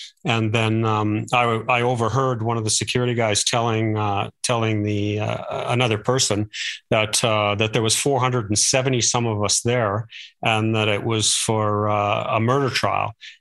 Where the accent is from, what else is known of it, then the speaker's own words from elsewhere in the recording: Calgary, Alberta, Canada; born there; I was born here in Calgary, and so true Calgarian